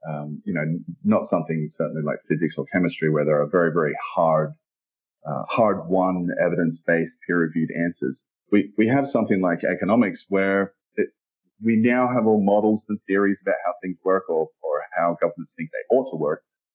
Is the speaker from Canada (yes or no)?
no; Australia; accent: Australian; moved away; My accent is Australian. It's a little buried from having spent so much time abroad. But I first moved from Australia.